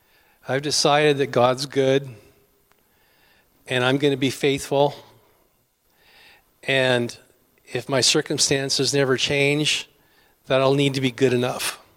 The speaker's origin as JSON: {"language": "English", "town": "Tri-Cities", "country": "United States", "said": "I'm from the Tri-Cities, and I pastor at a little dinky church up there"}